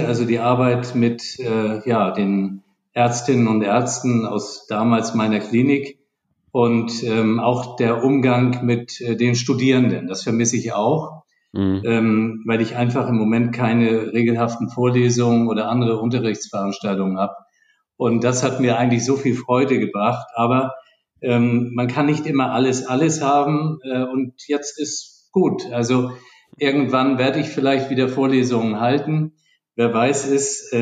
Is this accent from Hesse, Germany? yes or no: no; Flensburg, Schleswig-Holstein, Germany; born there; ich bin in Flensburg geboren, ganz im hohen Norden Deutschlands, bin jetzt 61 Jahre alt